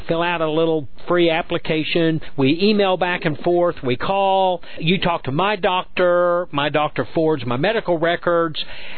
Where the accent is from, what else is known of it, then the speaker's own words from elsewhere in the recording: Oklahoma, United States; I made it because I'm slow and I'm from Oklahoma and I'm barefoot and I barely read